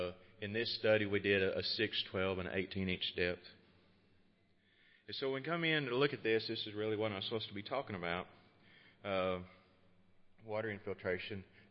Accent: Texas, United States; As, you know, I grew up outside of Lubbock, and the soils, where I grew up are so much different than they are in Arkansas.

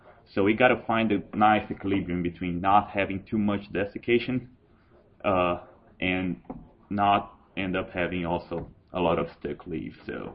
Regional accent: Brazil; English is a second language; now in United States; I'm originally from Brazil

